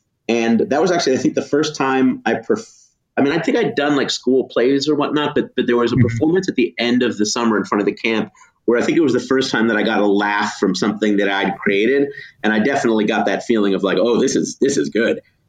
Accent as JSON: {"language": "English", "town": "Chicago", "region": "Illinois", "country": "United States", "tie": "born or raised there", "said": "I mean, I grew up in Chicago and, you know, I'd heard of the Second City, but I never went there when I was a kid."}